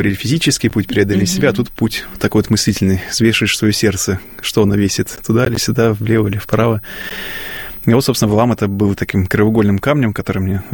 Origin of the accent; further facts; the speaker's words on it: Leningrad Oblast, Russia; я родом с Ленинградской области и стал воцерковляться на Пасху, это было в 2005 году